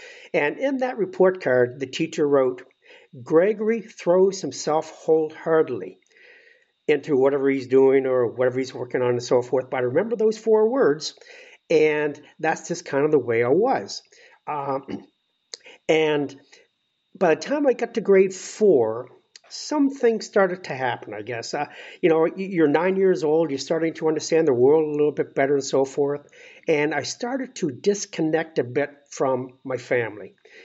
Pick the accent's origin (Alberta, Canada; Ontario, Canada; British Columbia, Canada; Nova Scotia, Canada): Nova Scotia, Canada; Halifax; So I grew up in Nova Scotia, Halifax, Nova Scotia, up in Canada. And I grew up in a very stable, very responsible family.